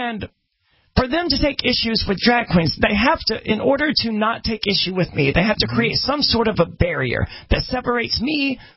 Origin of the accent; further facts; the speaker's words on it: Mississippi, United States; I would regularly go around topless. I'm from Mississippi. That's what we did, right?